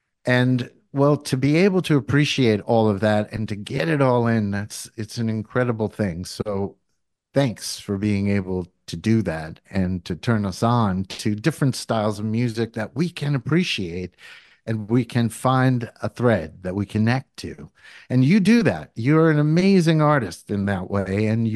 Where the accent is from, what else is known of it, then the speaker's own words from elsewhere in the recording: Phoenicia, New York, United States; I just want to let you know and the listeners that I'm a Phoenician. It's my hometown.